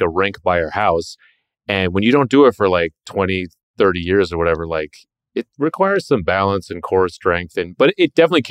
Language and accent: English; Boxborough, Massachusetts, United States; also born or lived in Boston; I was born in Boston, but grew up in a extremely boring suburb called Boxborough, Massachusetts.